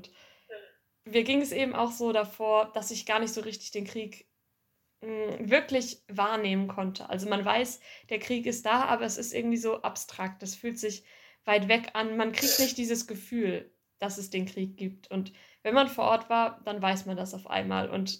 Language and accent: German; Baden-Württemberg, Germany; bei uns im Dorf, also dort, wo ich herkomme, in der Nähe von Heilbronn.